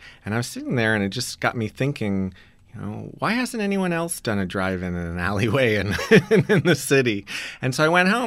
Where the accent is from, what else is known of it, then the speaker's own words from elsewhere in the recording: Austin, Texas, United States; Well, I grew up in Austin, Texas, and 3.5 years ago, I was looking for something cool to do for my girlfriend at the time.